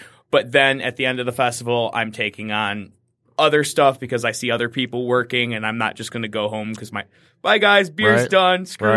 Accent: Hazel Park, Michigan, United States; now in Ferndale, United States; I grew up in Hazel Park. I've lived in Ferndale. I moved here in 2001. I've lived in all four corners of Ferndale pretty much.

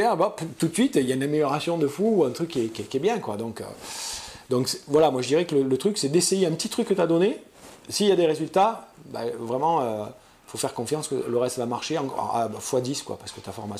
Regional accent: Southern France, France; je te connais pas, t'es un mec du Nord, donc j'ai rien pour t'aimer parce que moi, je suis du Sud.

